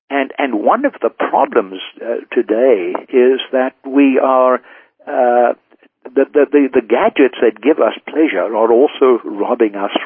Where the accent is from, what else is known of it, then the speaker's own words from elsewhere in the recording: South Africa; I grew up in South Africa where we were at 1 mile up, 5,000 feet, and there were not any mountains.